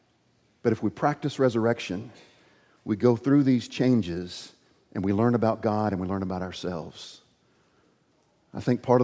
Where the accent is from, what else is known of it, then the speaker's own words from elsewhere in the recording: Oklahoma City, Oklahoma, United States; my own experience growing up in Oklahoma City and the tornado right in the middle of Tornado Alley.